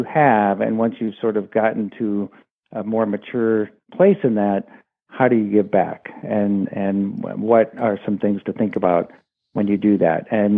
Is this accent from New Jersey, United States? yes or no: no; Omaha, Nebraska, United States; But it's really a story, and it's my story. And it's got an arc to it that starts with growing up in Omaha.